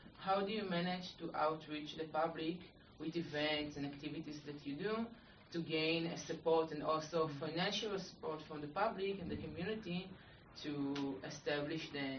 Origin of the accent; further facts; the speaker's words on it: Israel; I'm from Israel